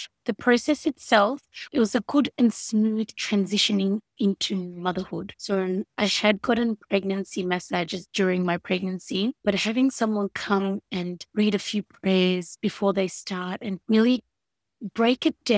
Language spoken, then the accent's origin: English; Melbourne, Victoria, Australia; I was born and raised in Melbourne. My parents are originally from Turkey, so they've migrated here about 50 years ago. Brought up as a true blue Melbournian, and I am married to a Singaporean